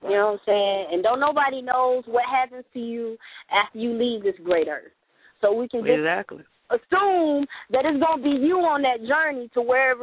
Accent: Bible Belt, United States; And I was raised in the Bible Belt and so on and so forth.

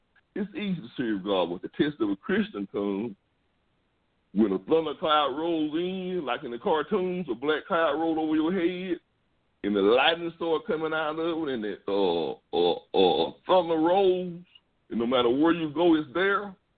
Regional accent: Mississippi, United States; born there; I was born in Mississippi in 1953 in the Deep South.

